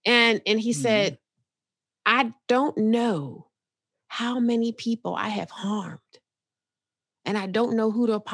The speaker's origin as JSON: {"language": "English", "town": "Bronx", "region": "New York", "country": "United States", "tie": "born there", "said": "I was born in the Bronx, but I've lived all over this world, all over the country rather"}